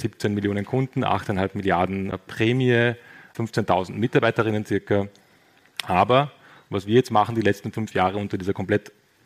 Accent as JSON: {"language": "German", "country": "Austria", "said": "muss man auch mal sagen, als Österreicher, just on time."}